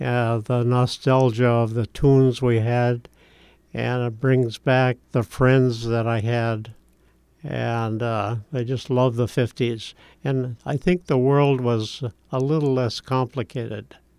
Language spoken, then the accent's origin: English; Miami, Florida, United States; also born or lived in Duluth, United States; I went to school in Miami, Florida.